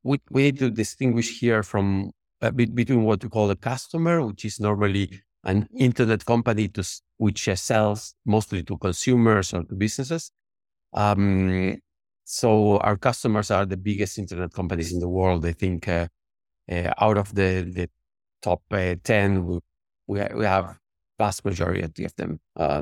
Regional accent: Uruguay; I was born and raised in Uruguay.

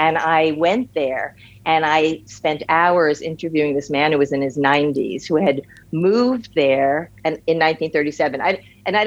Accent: New York, United States; I was raised in New York. Very strict. I was kosher.

